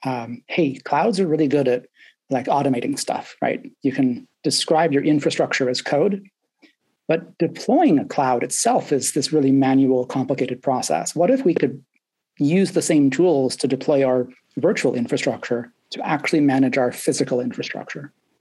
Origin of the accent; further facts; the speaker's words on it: California, United States; also born or lived in Santa Barbara; I guess that part of my childhood was Southern California, like Los Angeles, Santa Barbara, that strip.